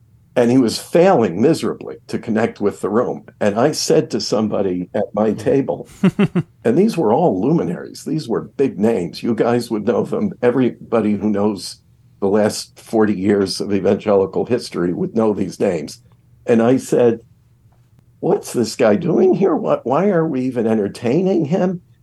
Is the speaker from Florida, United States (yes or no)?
no; Buffalo, New York, United States; in my hometown of Buffalo, New York in those days.